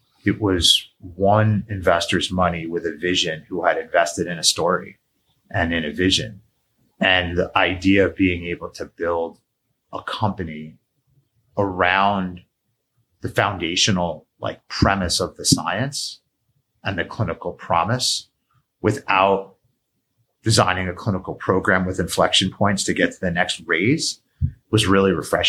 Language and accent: English; New York, United States; I'm a New Yorker. I went to college in the Bronx, you know, so I like cities